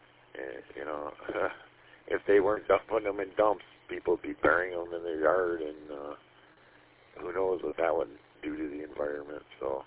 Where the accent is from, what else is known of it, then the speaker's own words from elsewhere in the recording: Michigan, United States; And I grew up at 18 in Van Dyke